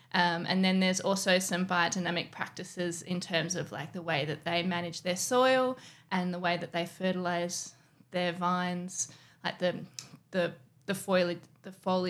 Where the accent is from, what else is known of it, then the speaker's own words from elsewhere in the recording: Margaret River, Western Australia, Australia; Margaret River. So this is my hometown.